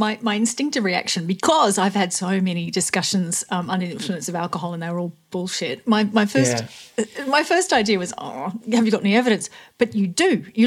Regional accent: Australia; so I'm Australian. I come from a very heavy drinking culture.

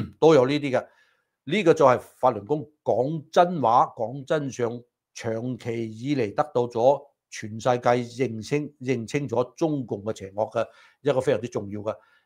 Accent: United States; 對我哋美國人嚟講

